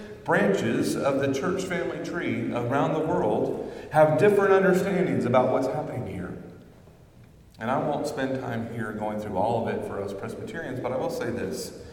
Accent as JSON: {"language": "English", "region": "Florida", "country": "United States", "tie": "born or raised there", "said": "well, I grew up Southern Baptist in Florida in the 50s."}